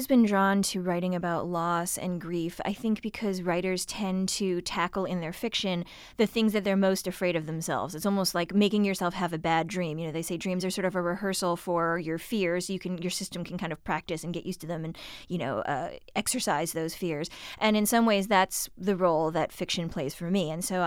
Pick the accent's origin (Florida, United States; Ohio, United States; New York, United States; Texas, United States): Ohio, United States; Shaker Heights; I read at the Shaker Heights Public Library, which is the public library in my hometown and the library that I used to go to when I was a kid, then when I was a teenager.